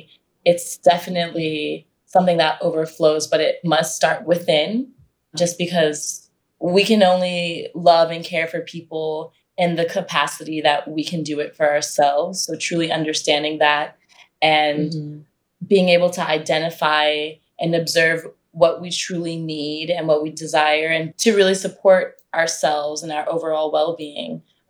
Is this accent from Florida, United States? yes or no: no; New York, United States; coming from our own story of growing up in New York, growing up in different worlds, in a sense, there is no recipe.